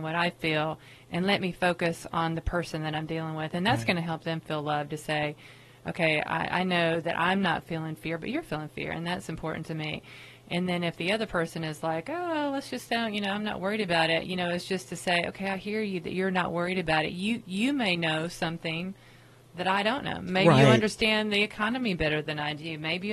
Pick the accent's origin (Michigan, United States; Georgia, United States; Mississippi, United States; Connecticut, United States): Mississippi, United States; also born or lived in South Dakota; now in North Carolina, United States; Well, I was actually born in South Dakota. My dad worked for the Bureau of Indian Affairs, and then I grew up in Mississippi mostly.